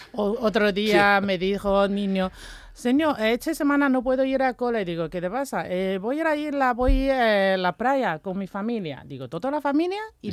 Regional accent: Guizhou, China; born there; Spanish is a second language; yo donde nací no está en Cantón, se llama Cuicho, es, sí, una provincia llena de montañas y mucha etnia.

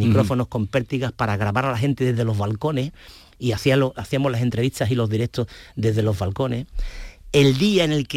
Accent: Ubrique, Andalusia, Spain; todo lo que ha ocurrido en mi pueblo, en Ubrique y en Grazalema

